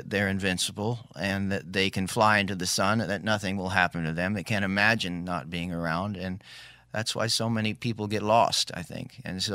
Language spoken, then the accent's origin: English; Hawaii, United States; which I grew up in Maui.